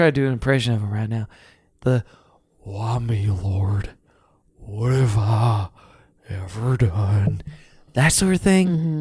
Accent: West Virginia, United States; Even though I'm from West Virginia.

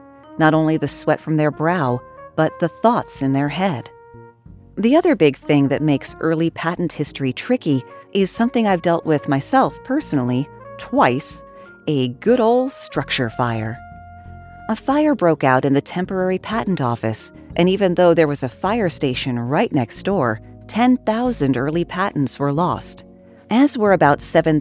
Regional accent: Richmond, Virginia, United States; It was from this movement that my hometown of Richmond, Virginia, got a beautiful tree-lined avenue of expensive row houses

